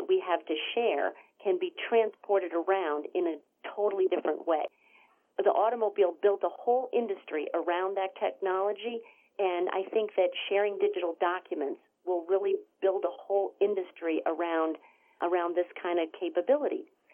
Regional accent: Pontiac, Michigan, United States; I grew up in Pontiac, Michigan as an auto kid.

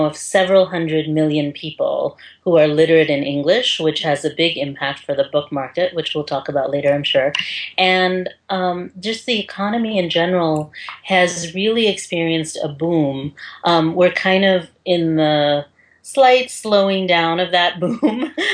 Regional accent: San Francisco, California, United States; Yes, I was born in San Francisco and mostly have lived in the Bay Area.

